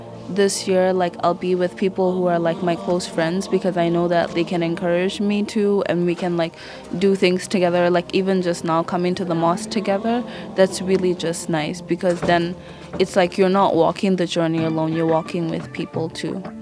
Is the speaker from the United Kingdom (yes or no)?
no; Botswana; also born or lived in Uganda; I basically am from Uganda and both my parents are from Uganda. However, I grew up in Botswana all of my life.